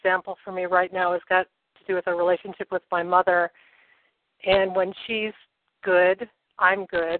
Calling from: Vermont, United States; I'm calling from Vermont.

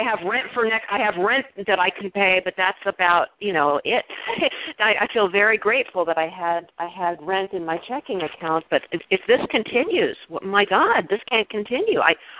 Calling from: North Carolina, United States; I've never called in before. … I'm calling from North Carolina.

